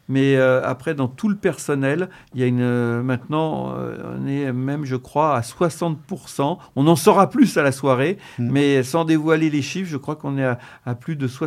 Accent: Chantilly, Hauts-de-France, France; Donc, je suis de Chantilly. Chantilly est une terre de chevaux de course.

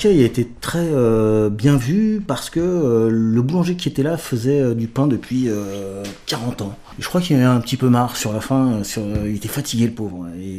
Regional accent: Île-de-France, France; now in Morienval, France; De la région parisienne. D'origine, ouais, on est venu dans l'Oise.

